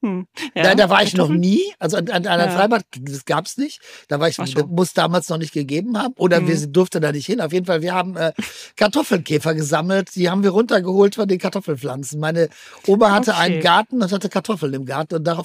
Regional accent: North Rhine-Westphalia, Germany; ich bin aus Westfalen.

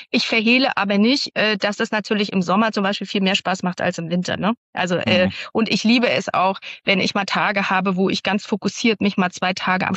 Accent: Rostock, Mecklenburg-Vorpommern, Germany; also born or lived in Neustrelitz; ich bin in Neustrelitz geboren. Da haben meine Großeltern gelebt und dann sind wir nach Rostock gezogen. Das heißt, seit ich 8 Jahre alt bin, also in der 3. Klasse, bin ich in der Südstadt zur Schule gegangen.

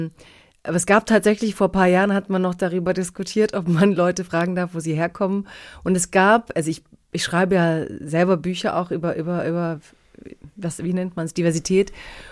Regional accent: Castrop-Rauxel, North Rhine-Westphalia, Germany; ich komme aus Castrop-Rauxel und Punkt.

